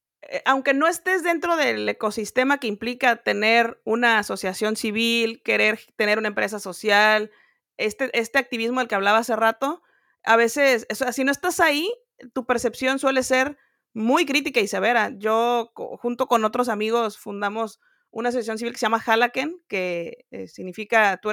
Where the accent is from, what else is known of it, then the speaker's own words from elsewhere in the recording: Mexico; a veces como cultura mexicana necesitas que te obliguen a cumplir